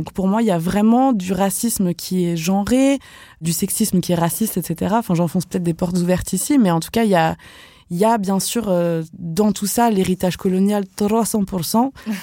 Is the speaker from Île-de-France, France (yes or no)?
no; Pays de la Loire, France; j'étais algérienne. J'ai grandi en France. Parce que j'habitais en Vendée.